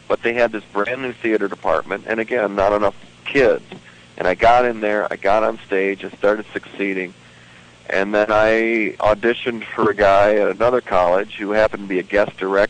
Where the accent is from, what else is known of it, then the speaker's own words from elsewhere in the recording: Michigan, United States; Well, I grew up in Michigan, and I live there now with my wife, three kids, and I did high school musicals because our small-town high school needed guys.